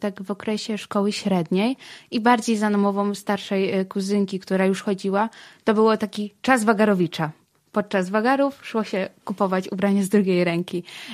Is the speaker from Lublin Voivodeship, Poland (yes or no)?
yes; Lublin Voivodeship, Poland; Ja pochodzę z powiatu biłgorajskiego, z Lubelszczyzny.